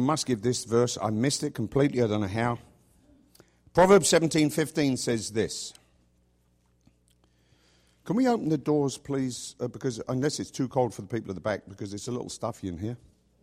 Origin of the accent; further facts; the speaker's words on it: England, United Kingdom; It's going to be really strange going back to my hometown and preaching to my own people in that sense. I don't normally preach in England.